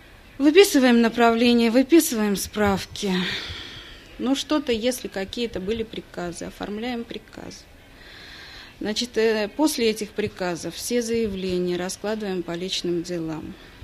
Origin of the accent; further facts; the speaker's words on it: Leningrad Oblast, Russia; now in Saint Petersburg, Russia; Получилось так, что мои родители переехали в Санкт-Петербург, я сама из Ленобласти.